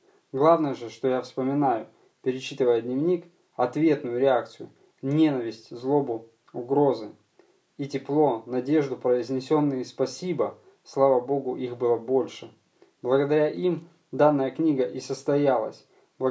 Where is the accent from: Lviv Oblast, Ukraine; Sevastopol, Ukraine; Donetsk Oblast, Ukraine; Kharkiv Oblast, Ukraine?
Sevastopol, Ukraine; moved away as an adult; also born or lived in Kyiv; Родился в Севастополе, живу в нем же. Но в 2008 году переехал в Киев.